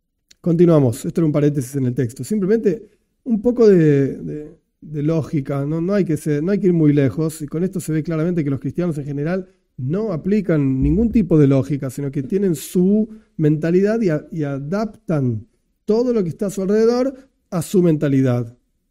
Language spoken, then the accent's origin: Spanish; Argentina; born there; Yo, como ciudadano argentino, porque nací acá y vivo acá, etcétera, etcétera